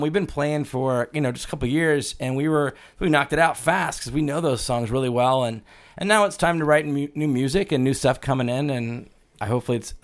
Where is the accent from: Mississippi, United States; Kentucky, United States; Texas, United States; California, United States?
Texas, United States; But I'm from Texas, and I remember when W was just fucking president of the Rangers.